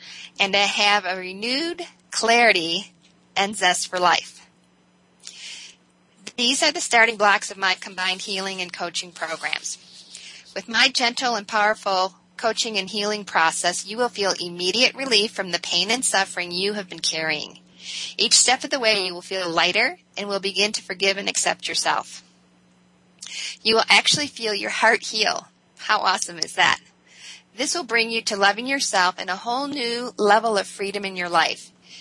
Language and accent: English; Michigan, United States; I grew up near Detroit, a little bit south of Detroit.